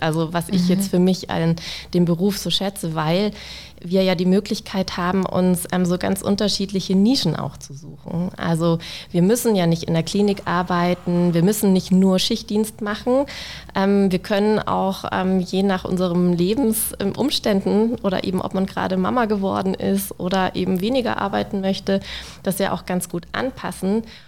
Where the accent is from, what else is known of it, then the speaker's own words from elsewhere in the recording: Munich, Bavaria, Germany; dann doch in München letztendlich, meine Heimatstadt.